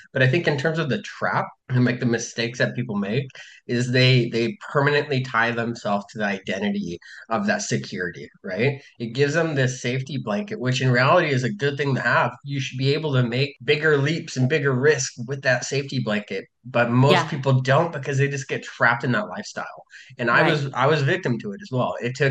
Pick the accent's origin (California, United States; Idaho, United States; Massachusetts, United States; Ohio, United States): Idaho, United States; Funny enough, I'm from Idaho.